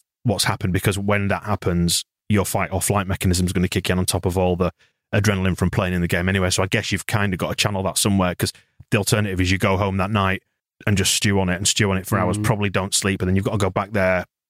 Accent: Bradford, Yorkshire and the Humber, United Kingdom; It's a very distant memory, but I was in Bradford. I'm from Bradford.

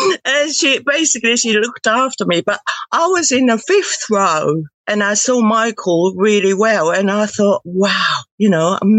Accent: Tokyo, Japan; I'm from Tokyo.

